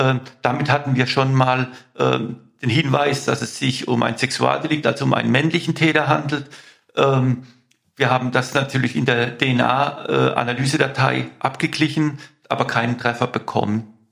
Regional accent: Mannheim, Baden-Württemberg, Germany; In Mannheim, meine Heimatstadt, und ich bin in C aufgewachsen, in C-Quadraten aufgewachsen.

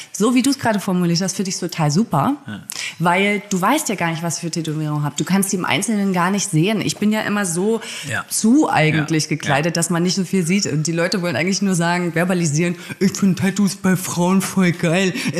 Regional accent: Mecklenburg-Vorpommern, Germany; now in Berlin, Germany; Mecklenburg-Vorpommern auf der Insel Usedom.

